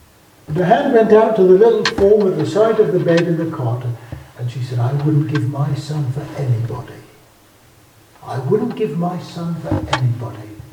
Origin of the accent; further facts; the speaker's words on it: Southampton, South East England, United Kingdom; I come from Southampton in the south of England, and that's right next to the New Forest, which is a beautiful place.